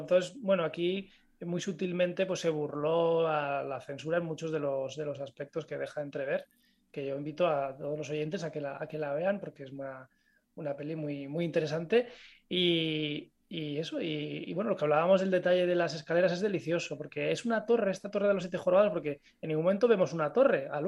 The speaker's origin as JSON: {"language": "Spanish", "town": "Pamplona", "region": "Navarre", "country": "Spain", "said": "el Fuerte San Cristóbal en Pamplona, de donde yo soy"}